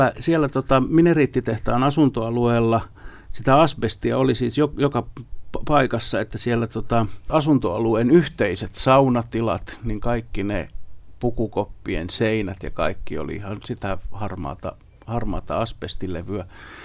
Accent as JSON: {"language": "Finnish", "town": "Lohja", "region": "Uusimaa", "country": "Finland", "tie": "born or raised there", "also_born_or_lived": "Pori / Vaasa", "said": "Ja me ollaan muutettu siis Porista Vaasaan vuonna 69 varmaankin. Ja sitten me asuttiin muutama vuosi Vaasassa. Sitten me muutettiin 73 sinne Lohjan maalaiskuntaan Muijalaan"}